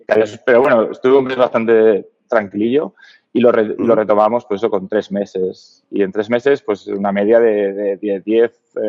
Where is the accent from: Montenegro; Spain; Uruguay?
Spain; Logroño, La Rioja; now in Zaragoza, Spain; Soy de Zaragoza. Bueno, soy riojano, yo soy de Logroño, pero ya llevo afincado en Zaragoza pues más de 20 años. Pero bueno, soy de Logroño, de La Rioja.